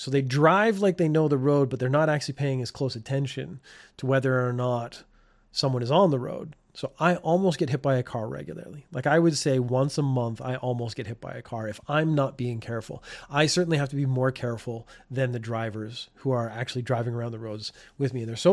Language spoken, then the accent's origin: English; Canada; I think it's because I come from Canada.